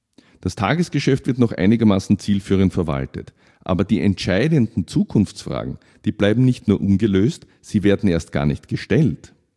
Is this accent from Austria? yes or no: yes; Vienna, Austria; Ich bin als Kind in der Nähe aufgewachsen, war bei schönem Wetter fast jeden Tag im grünen Prater